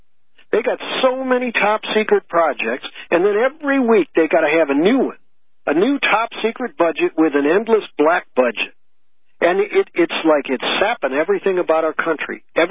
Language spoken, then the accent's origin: English; St. Louis, Missouri, United States; born or raised there